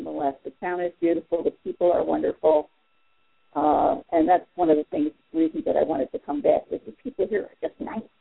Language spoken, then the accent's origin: English; Chicago, Illinois, United States; We said, yeah, we're New Age with an edge. We're from Chicago.